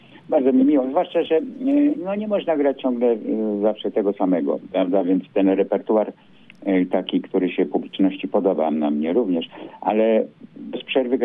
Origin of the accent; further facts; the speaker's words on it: Gdańsk, Pomeranian Voivodeship, Poland; przecież w końcu urodziłem się w Gdańsku, z Gdańskiem jestem związany. Czuję się ciągle gdańszczaninem